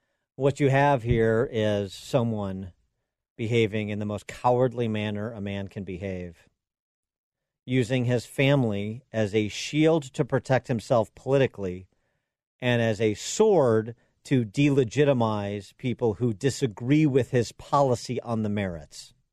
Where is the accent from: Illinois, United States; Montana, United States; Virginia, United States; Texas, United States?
Illinois, United States; And Illinois Governor, my home state governor, King JB of House Pritzker, as I term him